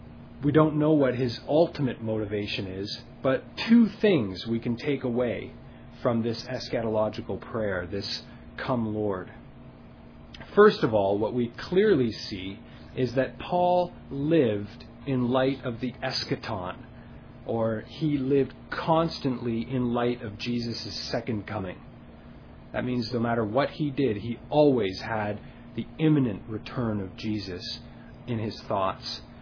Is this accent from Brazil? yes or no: no; Windsor, Ontario, Canada; now in Toronto, Canada; when I first moved to Toronto, and just you see sin in an amplified, way in front of you. You know, I'm from Windsor, which is, not even a quarter of the size of Toronto.